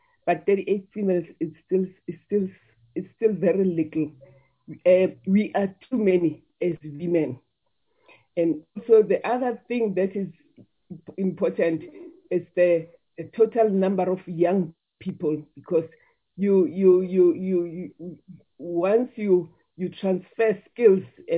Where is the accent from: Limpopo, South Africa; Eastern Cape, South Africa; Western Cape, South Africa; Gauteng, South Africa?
Gauteng, South Africa; I'm coming from Gauteng, so there's no C here.